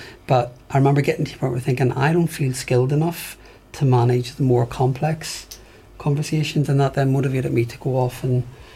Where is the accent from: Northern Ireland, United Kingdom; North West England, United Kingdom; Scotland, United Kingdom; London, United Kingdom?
Northern Ireland, United Kingdom; born or raised there; moved away